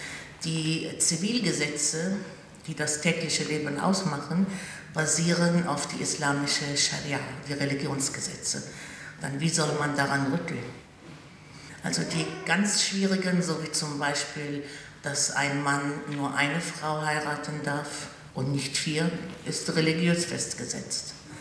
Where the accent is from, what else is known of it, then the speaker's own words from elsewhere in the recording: Bethlehem, West Bank, Palestine; German is a second language; Ich komme aus Bethlehem.